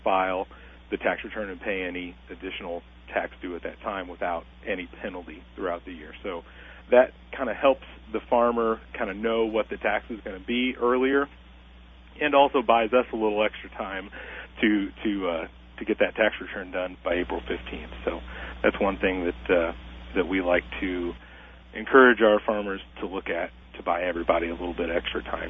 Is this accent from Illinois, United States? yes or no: yes; Litchfield, Illinois, United States; I grew up here in Litchfield, been here my whole life. I grew up just northwest of Litchfield, just in Macoupin County on our family farm, and went to college locally in Greenville.